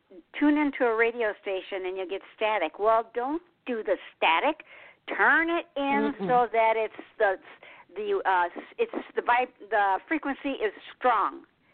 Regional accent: Detroit, Michigan, United States; Usually it's the oldies, because I'm from Motown. Mm-hmm. I'm from Detroit

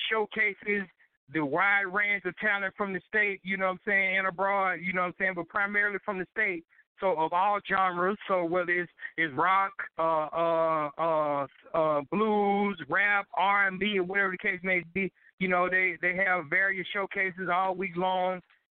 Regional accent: Louise, Mississippi, United States; now in Jackson, United States; You know, I'm not originally from Jackson. You know, I'm actually from Louise, Mississippi, which is a town in the Delta, you know what I'm saying?

